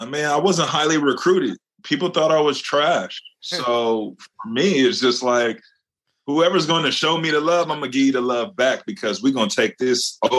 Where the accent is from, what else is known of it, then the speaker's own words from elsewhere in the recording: California, United States; I mean, guys I grew up with since I'm from California.